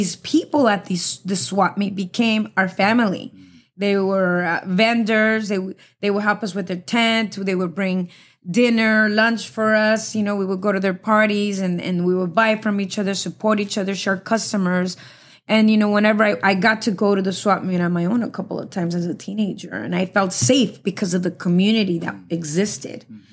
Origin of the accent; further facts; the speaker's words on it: City Terrace, California, United States; I grew up here in City Terrace. I still live here. I work here.